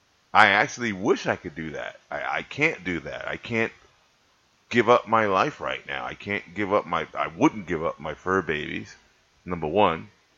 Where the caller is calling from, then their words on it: New York, United States; especially in New York, because I'm recording from Jamaica, Queens, New York.